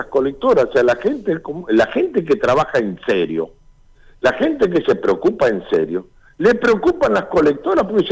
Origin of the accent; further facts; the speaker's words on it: Plotier, Neuquén, Argentina; yo soy de Plotier